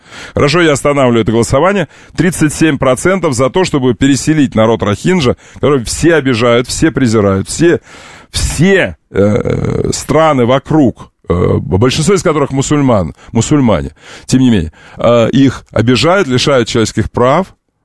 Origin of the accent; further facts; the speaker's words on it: Crimea, Ukraine; Я из Крыма. Я крымчанин.